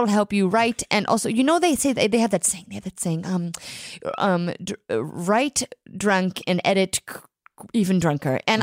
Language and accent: English; Oklahoma, United States; I'm from Oklahoma.